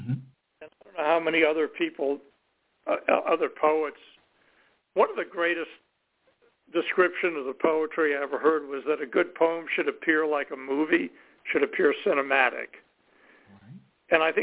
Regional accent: New York, United States; Recently, I've been doing a lot of poems about growing up in New York and our neighborhood

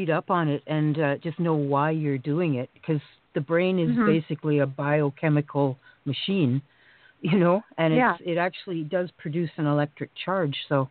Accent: Canada; No, well, I'm Canadian.

